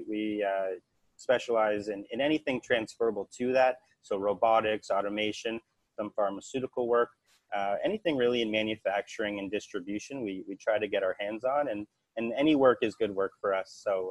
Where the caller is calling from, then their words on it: Toronto, Ontario, Canada; Well, I'm in Toronto, Canada.